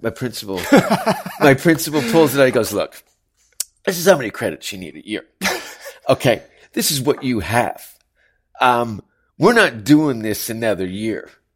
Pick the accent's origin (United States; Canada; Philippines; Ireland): Canada; Hamilton, Ontario; Idolized, I love the song and dance man of Martin Short, coincidentally, from my hometown.